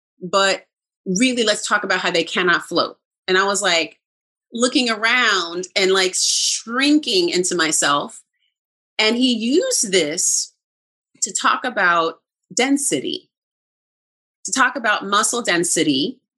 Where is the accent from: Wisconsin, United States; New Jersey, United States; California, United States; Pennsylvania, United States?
California, United States; And I'm from Cali, right?